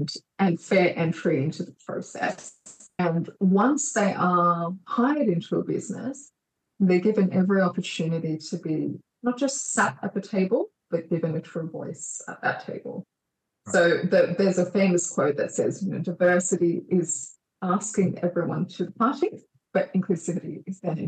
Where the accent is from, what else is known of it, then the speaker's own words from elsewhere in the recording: Australia; born there; despite the fact that I was born in Australia, I'm different by virtue of my background